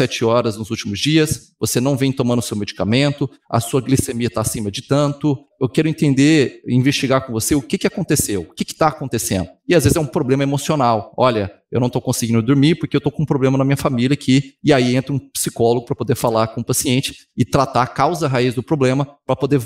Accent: Goiânia, Goiás, Brazil; Sou natural de Goiânia.

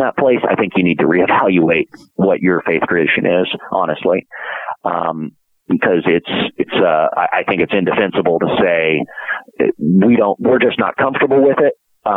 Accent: Lubbock, Texas, United States; I grew up in Lubbock, Texas, which is the kind of sort of Christian conservative I think you were describing.

